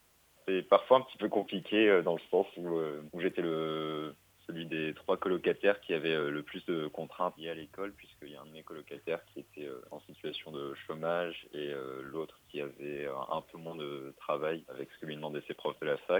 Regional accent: Brest, Brittany, France; j'ai 21 ans et je suis français, je viens de la région brestoise.

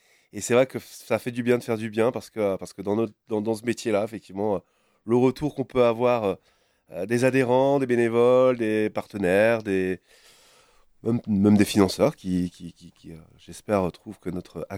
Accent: Saint-Sauveur, Brittany, France; Alors moi, je suis originaire des Monts d'Arrée, Saint-Sauveur exactement.

